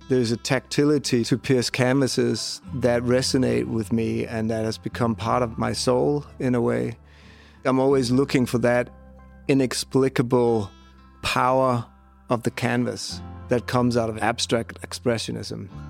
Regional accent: Central Denmark Region, Denmark; I grew up in the countryside in Jutland, just north of Viborg, which is pretty much dead in the middle of the country. This the country's old capital, as we like to call it. I grew up in a commune. Some people might call it a hippie commune.

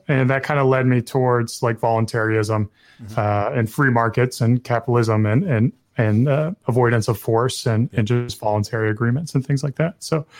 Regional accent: the South, United States; Well, so growing up in the South, I remember, and my takeaways from the education I learned was a celebration of capitalism.

